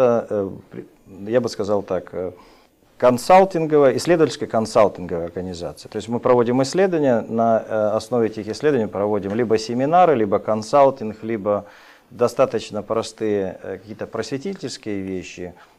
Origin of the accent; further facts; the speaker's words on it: Crimea, Ukraine; Я родился 55 лет назад в семье верующих людей. Я крымчанин.